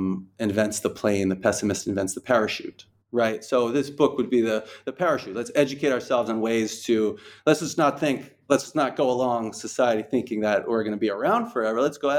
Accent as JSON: {"language": "English", "region": "Rhode Island", "country": "United States", "lives_now": "Dubai, United Arab Emirates", "said": "I'm from Rhode Island, so it would be like Boston, Providence, New York, that kind of area."}